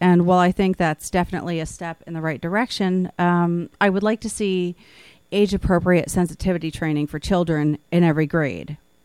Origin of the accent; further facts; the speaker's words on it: Hudson, United States; Well, I was born and raised in Hudson. I left for 20 years nearly and came back in 2008.